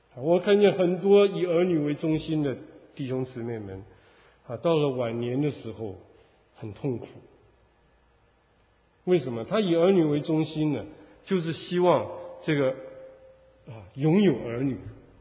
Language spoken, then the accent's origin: Chinese; Taipei, Taiwan; 因为我那时候住在台北学院，我们从台湾来的可能有人知道